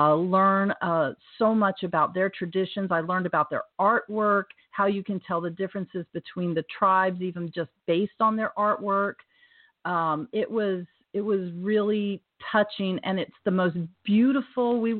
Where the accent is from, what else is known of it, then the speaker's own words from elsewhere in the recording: North Carolina, United States; I grew up in North Carolina.